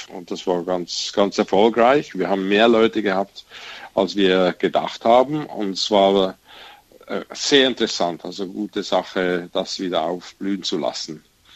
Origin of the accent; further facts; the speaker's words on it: Zurich, Switzerland; Wir haben das Schützenfest ursprünglich von Zürich selber, und das ist meine Heimatstadt